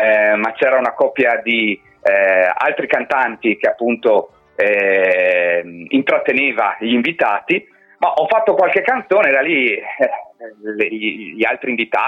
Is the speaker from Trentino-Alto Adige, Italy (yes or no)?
yes; Trento, Trentino-Alto Adige, Italy; born there; sono un cantautore trentino, quindi sono nato a Trento ben 38 anni fa